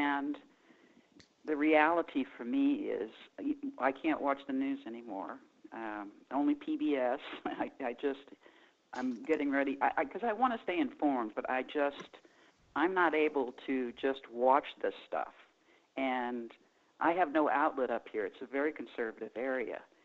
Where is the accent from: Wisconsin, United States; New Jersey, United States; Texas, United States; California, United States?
Texas, United States; San Antonio; I was raised in San Antonio, Texas, and the population there, the Mexican culture outweighed the Caucasian culture.